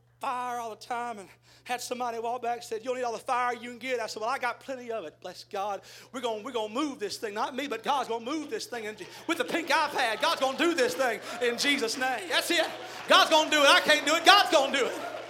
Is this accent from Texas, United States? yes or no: yes; Texas, United States; I'm, you know … I'm from Texas and everything else.